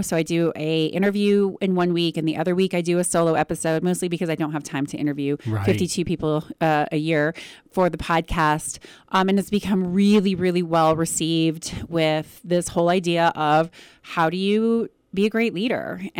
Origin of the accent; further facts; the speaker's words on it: Montrose, Colorado, United States; now in Durango, United States; I'm a hometown, I'm a homegrown Montrose, homegrown Colorado girl. I grew up in Montrose. And so I've lived in Durango here for 17 years now.